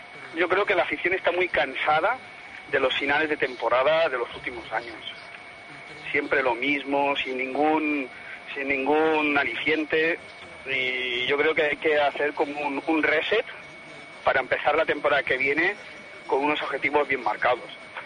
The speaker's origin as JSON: {"language": "Spanish", "town": "Sant Feliu de Llobregat", "region": "Catalonia", "country": "Spain", "lives_now": "Barcelona, Spain", "said": "De San Feliu de Llobregat. Ahora estoy en Sants, pero soy de San Feliu."}